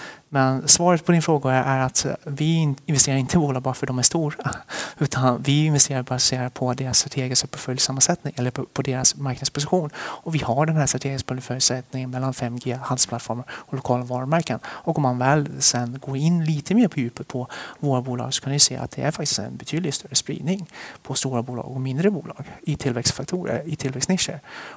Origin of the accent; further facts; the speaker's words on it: Sweden; även om vi kommer från Sverige, vi säger att vi är från Sverige